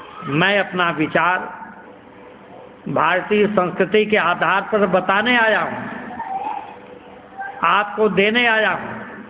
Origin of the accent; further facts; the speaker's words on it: India; born there; लेकिन जहां मेरा जन्म हुआ, जिस देश में हुआ, उसका भला सोचना, कल्याण करना, सुंदर बनाना, ये मेरा पहला धर्म है।